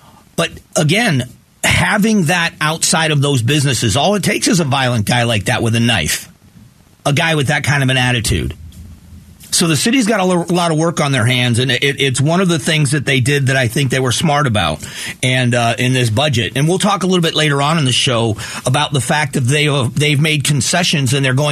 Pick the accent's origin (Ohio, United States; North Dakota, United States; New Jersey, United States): Ohio, United States; Cleveland; born there; I was born in Cleveland.